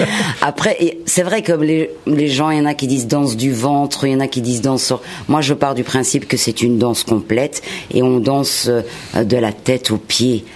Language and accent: French; Belgium; now in France; Oui, j'ai grandi en Belgique. J'ai immigré là, enfin immigré. Disons que mon père est un ancien footballeur marocain qui a été recruté par une équipe néerlandophone en Belgique. Il a joué là-bas et on l'a suivi tout simplement.